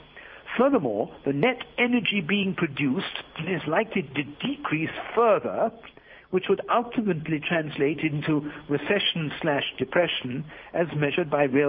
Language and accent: English; United States; now in China; As an American, I am extremely concerned about this bill.